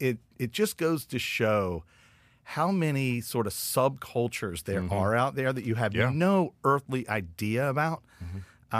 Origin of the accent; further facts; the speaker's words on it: West Virginia, United States; And so I am from West Virginia.